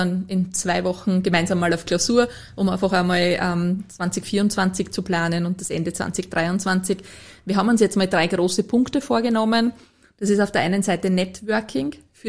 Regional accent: Lower Austria, Austria; Als Niederösterreicherin habe ich erst lernen müssen, dass das die Landespolizeidirektion ist.

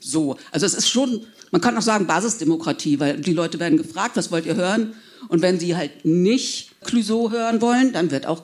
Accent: Braunschweig, Lower Saxony, Germany; ich bin in Braunschweig groß geworden

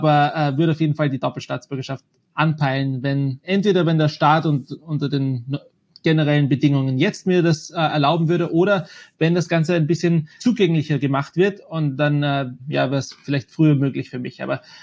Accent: Austria; now in United States; was ich oftmals als Österreicher versuche

